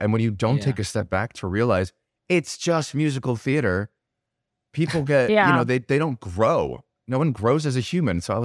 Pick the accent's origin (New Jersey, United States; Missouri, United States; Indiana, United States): New Jersey, United States; New York is always, like, I'm from Jersey. So, like, the East Coast is totally home for me.